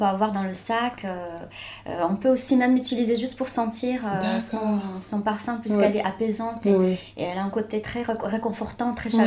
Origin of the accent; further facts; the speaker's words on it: Morocco; born there; moi, en tant que Marocaine... Je suis née au Maroc, mais j'ai vécu toute mon enfance.